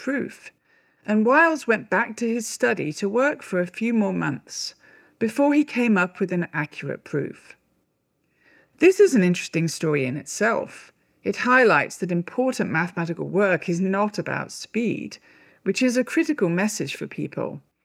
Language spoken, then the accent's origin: English; United Kingdom; By the way, you may notice I say maths, not math. That's partly because I'm British and that's how we say it.